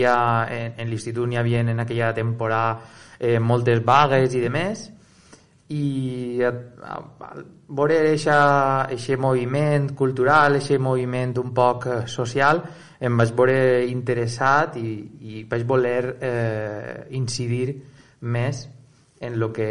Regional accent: Benissa, Valencian Community, Spain; born there; vaig néixer a Benissa, a la Marina Alta, un 20 de maig de 1988.

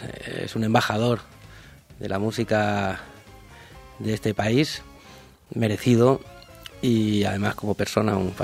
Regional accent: Valencia, Valencian Community, Spain; yo soy de Valencia y las músicas mediterráneas pues evidentemente las bebo y corren por mi sangre.

